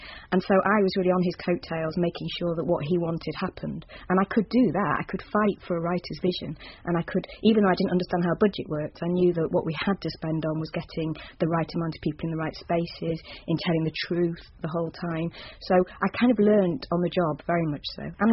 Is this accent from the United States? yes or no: no; Manchester, North West England, United Kingdom; And growing up in Manchester, I went to the Royal Exchange with them